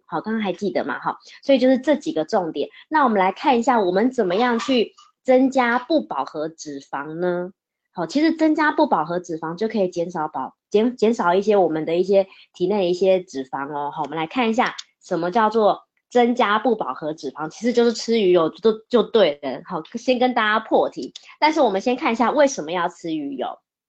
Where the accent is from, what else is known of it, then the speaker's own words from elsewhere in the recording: Taiwan; 我们台湾人真的很多人都不知道油的摄取的比例